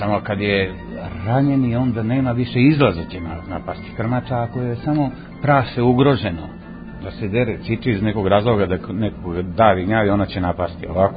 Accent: Sremska Mitrovica, Vojvodina, Serbia; now in Morović, Serbia; Ja u Morović, a inače sam iz Mitrovice. Odrastao sam u Mitrovice.

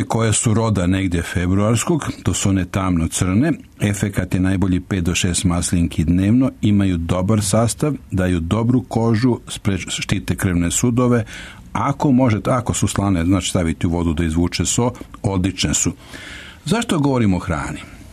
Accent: Sremska Mitrovica, Vojvodina, Serbia; ja sam poreklo iz Mačvanske Mitrovice, Sremske Mitrovice, odrastao na obali Save

